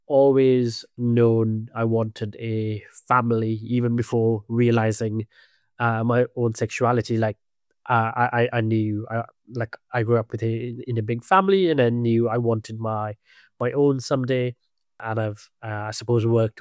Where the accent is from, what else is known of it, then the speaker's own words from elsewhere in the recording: Sri Lanka; moved away as an adult; now in United Kingdom; I'm originally from Sri Lanka. I came here for university, and then I stayed on for work.